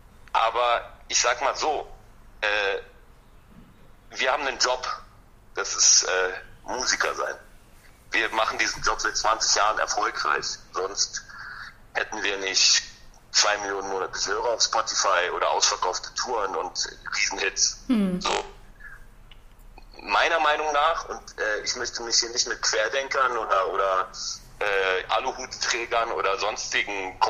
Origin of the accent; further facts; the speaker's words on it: Berlin, Germany; Ich bin halt Berliner mit Leib und Seele